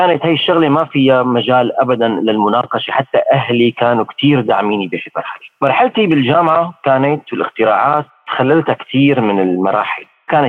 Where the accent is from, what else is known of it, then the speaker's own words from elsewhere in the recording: Syria; من سوريا، وهذه قصتي.